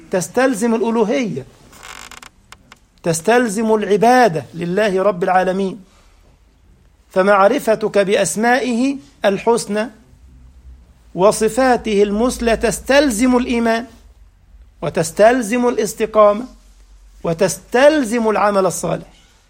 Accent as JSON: {"language": "Arabic", "country": "Egypt", "said": "كنت أعمل معلما منذ زمن بعيد في بعض المدارس في مصر،"}